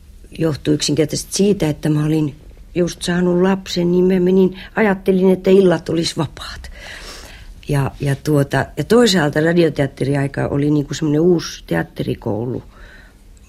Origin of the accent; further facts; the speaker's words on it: Sipoo, Uusimaa, Finland; mähän olen Sipoosta kotoisin Östersundomista, joka oli siis siihen aikaan, kun minä olin pieni, eli 40-luvulla, niin se oli siis hyvin ruotsinkielistä seutua ja siellä oli vaan ruotsinkielinen pikkukoulu ja äiti laittoi mut sinne